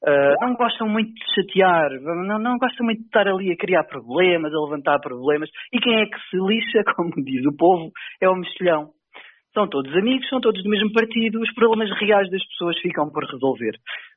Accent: Quintães, Aveiro, Portugal; uma coisa que se está a passar literalmente na minha terra, que é Quintães

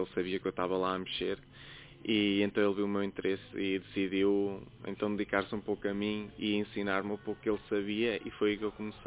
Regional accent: Aveiro, Centro, Portugal; also born or lived in Ílhavo; eu sou daqui de Aveiro, nasci em Aveiro, vivi muitos anos em Ilha, e agora estou aqui depois de casar, vim para Aveiro e estou aqui a morar bem no centro, ao pé do Glicínias.

